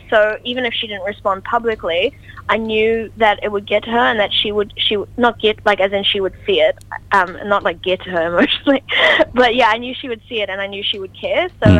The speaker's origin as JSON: {"language": "English", "country": "South Africa", "said": "I'm South African, you know, and my parents lived through the boycotts and divestment and sanctions of apartheid South Africa"}